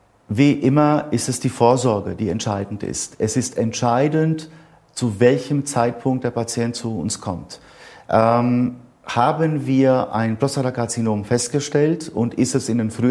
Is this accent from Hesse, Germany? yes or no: yes; Bad Wildungen, Hesse, Germany; in der Region, woher ich komme, aus Bad Wildungen, das ist ja traditionell ein Kurort, ein urologischer Reha-Ort